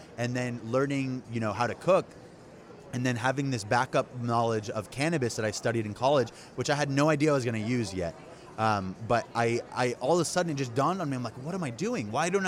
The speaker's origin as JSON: {"language": "English", "region": "New York", "country": "United States", "tie": "born there", "said": "my dad was born in Jordan, my mom was born in New York, I was born in New York, so it was very, like, we had just come over"}